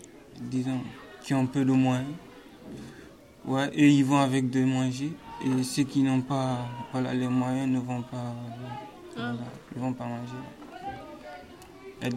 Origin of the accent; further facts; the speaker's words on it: Guinea; Je viens de la Guinée. C'est un pays qui est en Afrique, de l'Ouest, plus précisément.